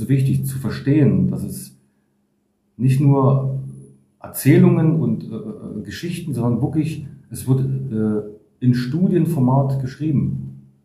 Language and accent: German; Berlin, Germany; als Berliner